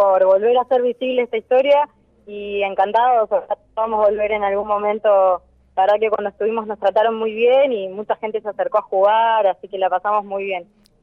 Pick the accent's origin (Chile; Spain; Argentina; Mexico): Argentina; Buenos Aires; moved away; hace 2 años y medio salimos de Buenos Aires, que es de donde somos originalmente